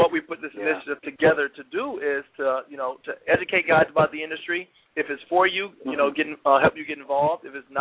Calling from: Atlanta, Georgia, United States; Actually, Atlanta, Georgia.

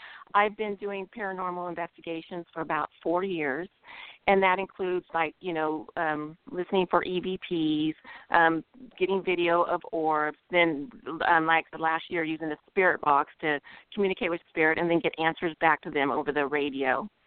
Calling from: Yuba City, California, United States; I'm calling from Northern California.

